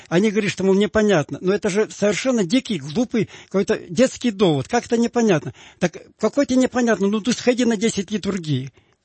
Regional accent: Kirov, Kirov Oblast, Russia; у меня на родине в Вятке

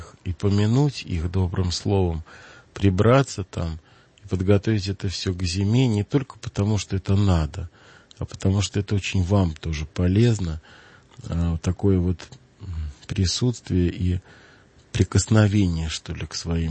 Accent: Moscow, Russia; От меня, как от такого коренного москвича, это вообще трудно ожидать, потому что я Москву знаю достаточно неплохо.

